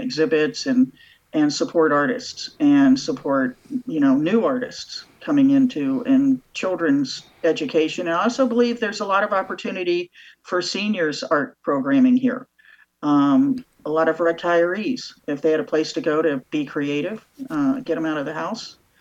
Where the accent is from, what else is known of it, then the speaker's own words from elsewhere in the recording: Maryland, United States; I'm also originally from Maryland. My dad was in the military, and that's where we ended up, and I was lucky enough to do all my schooling there.